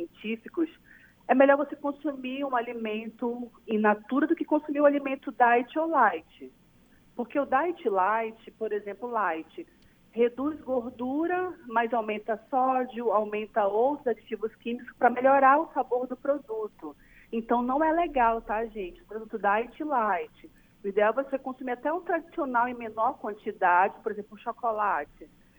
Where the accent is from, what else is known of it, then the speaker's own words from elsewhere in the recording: Manaus, Amazonas, Brazil; Nós somos manauara, né?